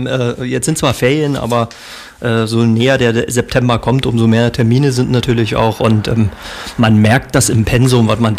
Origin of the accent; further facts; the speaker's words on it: Brandenburg, Germany; Und dann bin ich in der Waldstadt aufgewachsen, bin da zur Schule gegangen, zur Grundschule seinerzeit. Und mit dem Wechsel aufs Gymnasium sind meine Eltern dann noch weggezogen. Wir sind in die Teltower Vorstadt gezogen